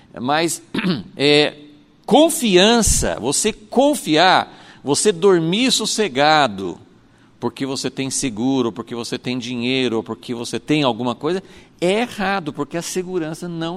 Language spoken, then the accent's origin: Portuguese; United States; now in Brazil; nós vivemos no Brasil, mas a gente acompanha, eu acompanho, né, porque eu vim de lá, né, dos Estados Unidos